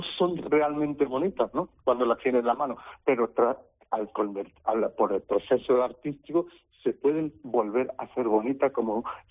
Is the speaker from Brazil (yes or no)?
no; Germany; now in Spain; yo soy nacido en Alemania y he vivido casi toda mi vida en Alemania hace digamos, 3 años que me he afincado aquí en las cercanías de Huelva, pero siempre he estado en contacto, por ser mi padre emigrante español de primera hora, mi madre es alemana